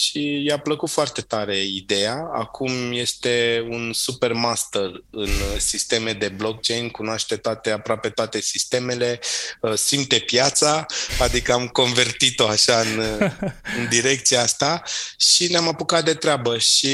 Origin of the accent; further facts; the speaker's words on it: Târgoviște, Dâmbovița, Romania; cel puțin și în București și în Târgoviște, în orașul natal din care eu sunt, unde m-am născut